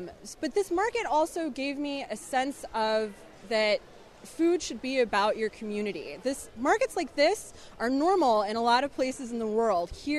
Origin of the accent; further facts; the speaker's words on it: Ireland; I'm Irish.